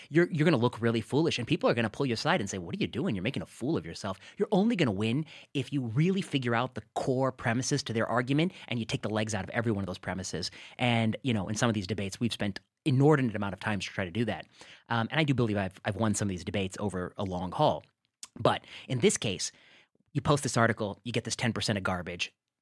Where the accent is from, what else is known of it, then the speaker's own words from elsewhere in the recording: Midwest, United States; As a nerdy Indian kid growing up in the Midwest, I had never been perceived as dangerous.